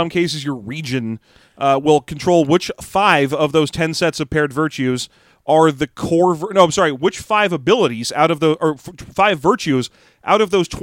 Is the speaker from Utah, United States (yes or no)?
yes; Salt Lake City, Utah, United States; Let's see, I'm from Salt Lake, so I've got a 15.